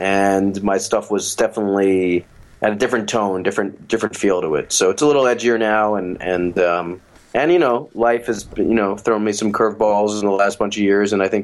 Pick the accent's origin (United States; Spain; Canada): United States; New York; but I am from New York, so to me it feels like where I'm from, you know